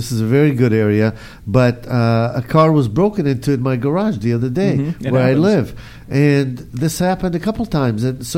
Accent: Israel; English is a second language; those were translated from English to Hebrew. I grew up in Israel.

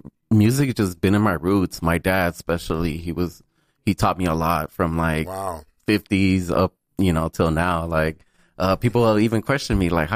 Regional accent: Los Angeles, California, United States; also born or lived in El Salvador; My parents migrated over here. I was about 4 years old. Lived up in South Central about till I was about 12. LA riots happened, I think, right before we moved to the Valley.

